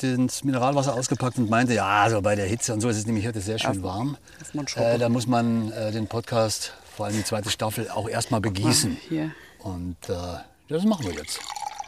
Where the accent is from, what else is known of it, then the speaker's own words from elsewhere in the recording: Munich, Bavaria, Germany; ich komme aus München